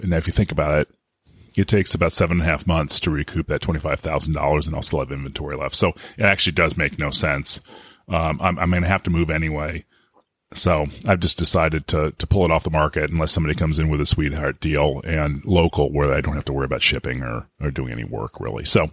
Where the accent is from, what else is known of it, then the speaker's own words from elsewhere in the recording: California, United States; I know I'm from California, so I could say that.